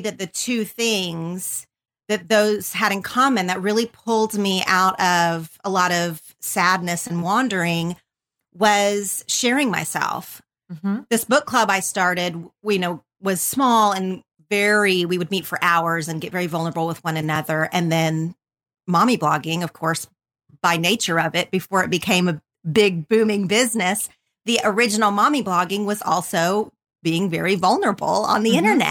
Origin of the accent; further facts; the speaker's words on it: Oklahoma, United States; growing up in Oklahoma, I felt like you stand out when you're different in like smaller areas, of course.